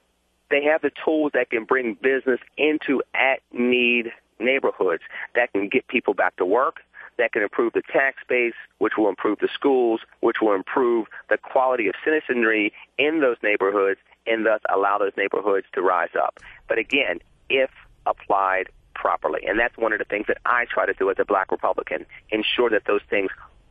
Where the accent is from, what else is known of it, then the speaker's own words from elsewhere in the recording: United States; as an American people collectively, we have forgotten that.